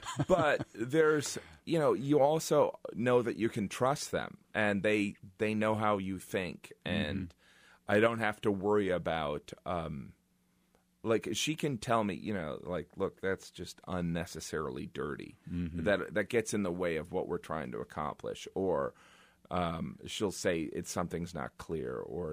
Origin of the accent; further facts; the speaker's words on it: Midwest, United States; Yeah, I mean, I'm from the Midwest, but I started in New York, and I had I'm a slow talking, white bread looking Midwesterner.